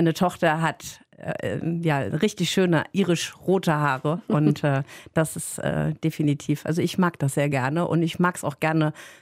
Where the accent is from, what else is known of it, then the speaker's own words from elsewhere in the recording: Mainz, Rhineland-Palatinate, Germany; Ich habe aber selber auch in meiner Heimat Mainz habe ich auch ganz, ganz viele Friseure.